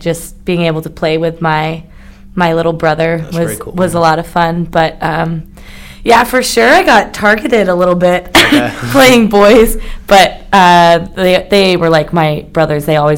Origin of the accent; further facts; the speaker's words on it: Alaska, United States; Well, I'm from Alaska, and we didn't have like any girls' teams where I went to high school.